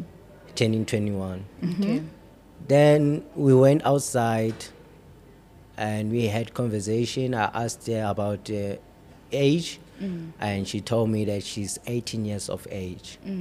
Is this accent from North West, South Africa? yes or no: yes; Klerksdorp, North West, South Africa; I grew up in Klerksdorp, Northwest.